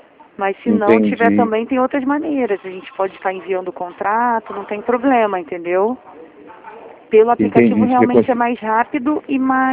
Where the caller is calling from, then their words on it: Rio de Janeiro, Brazil; Eu falo aqui do Rio de Janeiro, do centro do Rio.